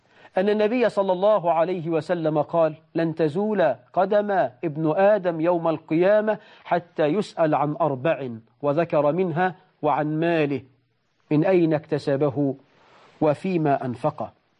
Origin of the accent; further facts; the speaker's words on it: Egypt; وجنيه الذهب عندنا في مصر النهاردة ب1,000 جنيه وزيادة،